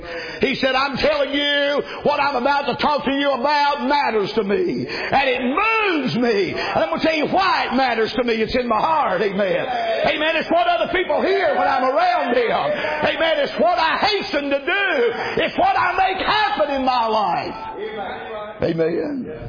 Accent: the South, United States; I'm from the South, the sophisticated singing, you know, classical stuff

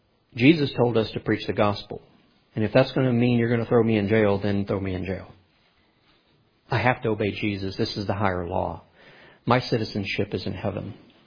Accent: El Paso, Texas, United States; born there; I was born in El Paso, Texas, so my birth certificate is in Austin.

